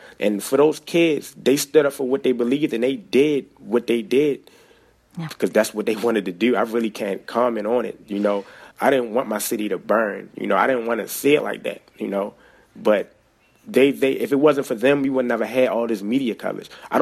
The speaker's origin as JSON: {"language": "English", "town": "Baltimore", "region": "Maryland", "country": "United States", "said": "You know, I'm from Baltimore. You know, I travel to New York a lot just to get my name out there even more."}